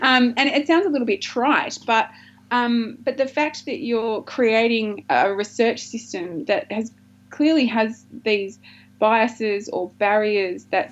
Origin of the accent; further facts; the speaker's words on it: Wollongong, New South Wales, Australia; now in Melbourne, Australia; And I actually moved to Melbourne for that. So I grew up in Wollongong, but I feel like I became a grown-up when I moved to Melbourne, which is now my adopted and much-loved home city.